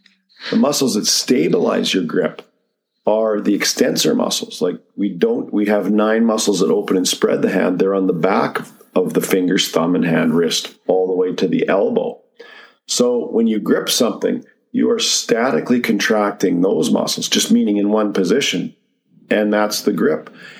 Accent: Medicine Hat, Alberta, Canada; I'm from Medicine Hat originally. That's where I grew up.

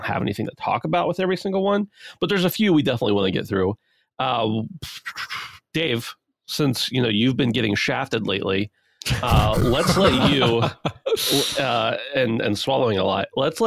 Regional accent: United States; because I think from left to right because I'm from America.

